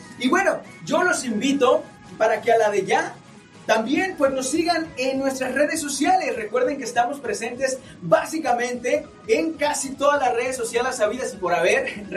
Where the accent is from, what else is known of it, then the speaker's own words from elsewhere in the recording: Mexico; La verdad es que somos privilegiados los mexicanos al tener tan magnífico y maravilloso platillo